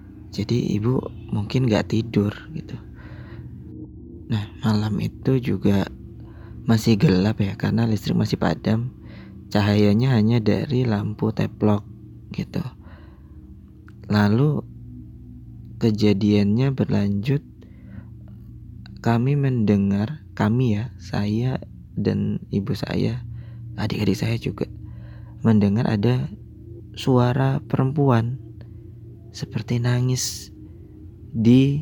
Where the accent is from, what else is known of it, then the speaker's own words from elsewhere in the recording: North Sumatra, Indonesia; Saya dari Sumatera Utara.